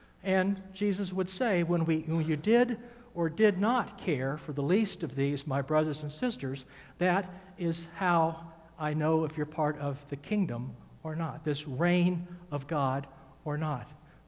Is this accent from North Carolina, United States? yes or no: no; Georgia, United States; But where I was raised in Georgia, which is the center of the universe by definition, y'all is plural.